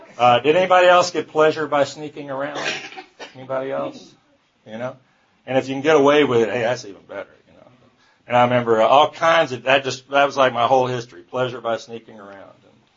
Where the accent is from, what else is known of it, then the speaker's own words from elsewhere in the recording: East Point, Georgia, United States; also born or lived in Atlanta; I am a native of Atlanta. I was born in Georgia Baptist Hospital. It's not even around anymore. It's Atlanta Regional, I think. And 1955, I'm 60 years old. And grew up in East Point.